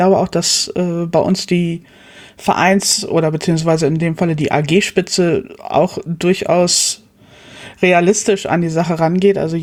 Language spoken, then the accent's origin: German; Hamburg, Germany; Ich komme hier aus der Ecke, aus Hamburg.